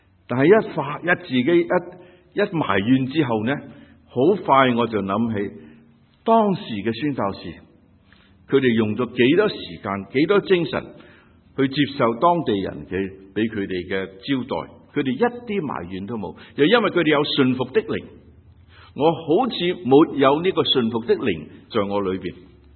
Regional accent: Hong Kong; 我们香港人口的 GDP 即是平均收入是23,000元美金。

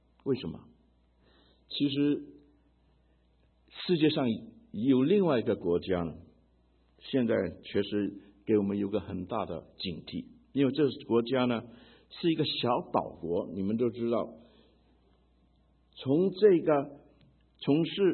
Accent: Hong Kong; also born or lived in China; now in United States; 我不是生长在美国，我是生在中国，长在香港，成在美国

